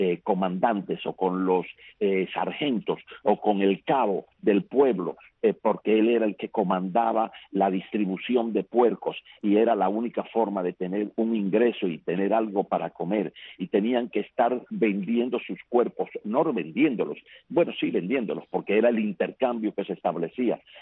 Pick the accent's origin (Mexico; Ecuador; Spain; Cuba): Cuba; moved away; yo fui alguna vez a Cuba, no hace mucho, en el 2016, y cuando yo vi el pueblo donde yo nací y me crié